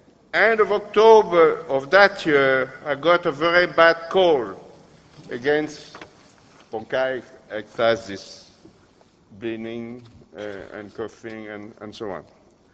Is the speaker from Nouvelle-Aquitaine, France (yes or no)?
no; Boulogne-Billancourt, Île-de-France, France; born there; English is a second language; I was born in near Paris, Boulogne-sur-Seine, I'm back living there, and I also lived overseas in different locations in France.